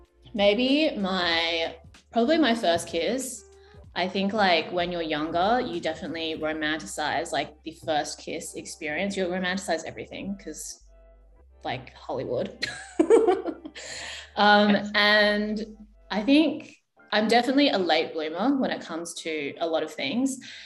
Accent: Perth, Western Australia, Australia; moved away as an adult; also born or lived in Shanghai, China; I grew up in Perth, Australia. My family is from Fujian province, and I pretty much lived here consistently until my early 20s.

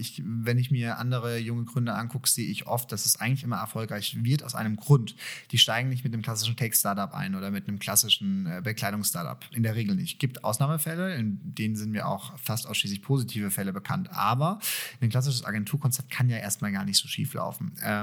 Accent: Würzburg, Bavaria, Germany; Ich bin ja eigentlich Würzburger Jung, nicht Frankfurter

